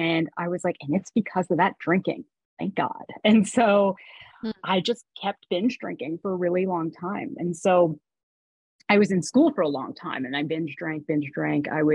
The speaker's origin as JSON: {"language": "English", "town": "Toronto", "region": "Ontario", "country": "Canada", "tie": "born or raised there", "said": "In Toronto."}